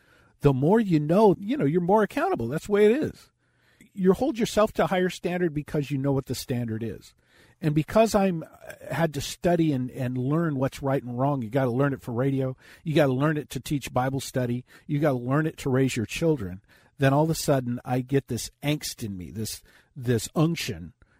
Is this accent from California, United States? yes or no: yes; Los Angeles, California, United States; I grew up in East Los Angeles.